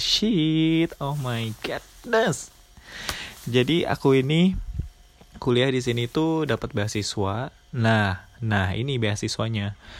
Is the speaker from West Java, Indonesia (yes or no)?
yes; Bandung, West Java, Indonesia; also born or lived in Yogyakarta; now in Japan; Tapi aku yang dari pindahan dari Bandung ya, jadi aku tuh sekolah menengah atasnya di Bandung, yang terbiasa menggunakan bahasa Sunda.